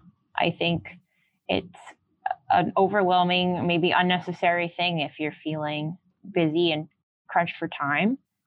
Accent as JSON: {"language": "English", "country": "Canada", "said": "I'm so Canadian."}